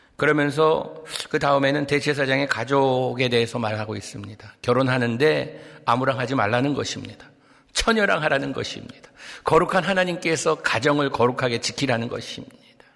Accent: Monterey, California, United States; moved away; 제가 고등학교 때 몬트레이에서 자랐는데

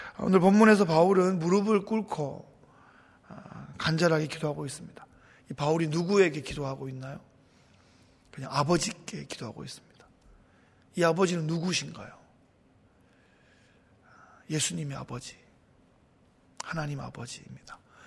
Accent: Gyeongsang, South Korea; 제가 살던 그곳에 경상도 시골입니다.

